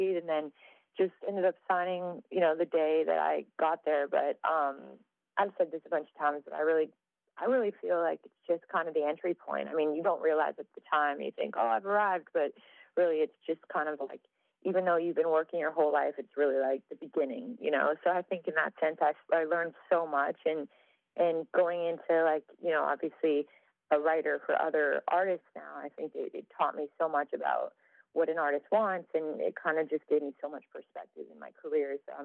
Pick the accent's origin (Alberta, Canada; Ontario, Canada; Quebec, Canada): Alberta, Canada; Calgary; I'm from Calgary, Canadian.